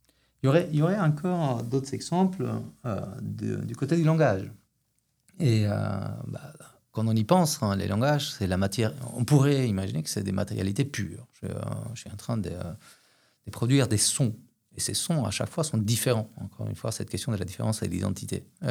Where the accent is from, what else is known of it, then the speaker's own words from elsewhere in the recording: Argentina; accent: Argentine; first language Spanish; French is a second language; là j'ai un accent en français qui vient de probablement de mon espagnol, qui lui-même est un peu italianisé parce que les Argentins, l'accent argentin est très italien. Et puis, mais aussi par le fait que je parle en ce moment beaucoup anglais